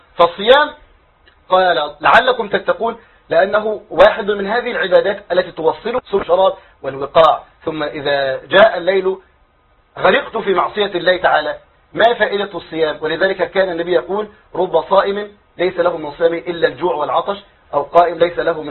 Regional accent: Egypt; لكن هل الصلاة في أي مسجد من المساجد عندنا في مصر حفظها الله من كل سوء كالصلاة في بيت الله الحرام؟

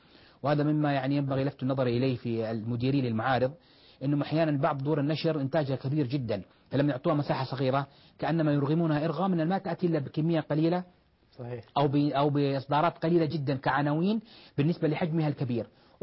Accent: Jeddah, Makkah Province, Saudi Arabia; وما شاء الله من أميز المشايخ عندنا في جدة

